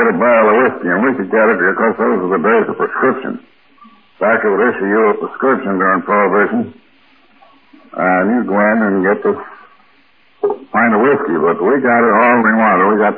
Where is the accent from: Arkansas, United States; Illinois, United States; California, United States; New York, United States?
New York, United States; Albany; born or raised there